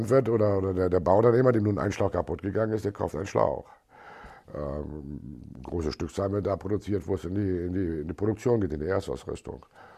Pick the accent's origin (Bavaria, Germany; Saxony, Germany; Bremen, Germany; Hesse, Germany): Bremen, Germany; Ja, ich bin Bremer, werde auch Bremer bleiben, bin hier aufgewachsen. Ich fühle mich wohl in der Stadt.